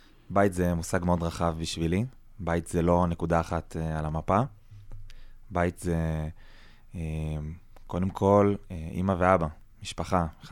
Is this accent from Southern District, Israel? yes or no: yes; Ashkelon, Southern District, Israel; born there; also born or lived in Lehavim / Beersheba; שני ההורים שלי הם אשקלונים, ובעצם אני נולדתי באשקלון, והבית הזה עבר גלגולים עד הערבה, עד יישוב ספיר ליד אלת. גרנו בלהבים ובאר שבע, ומושב גאה ליד אשקלון